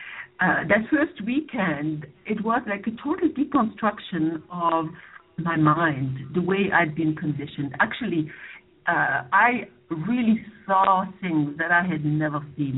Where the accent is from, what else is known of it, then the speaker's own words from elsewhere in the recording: France; moved away; I'm originally from France, and the story I usually tell is that France was no longer big enough for my mother and myself. So I had to leave.